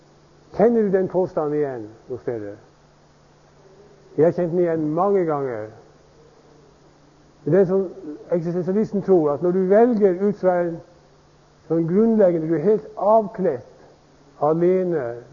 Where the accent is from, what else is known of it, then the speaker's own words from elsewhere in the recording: Denmark; now in Norway; Men jeg kommer fra Danmark, hvor man har en annen fasong i mange ting.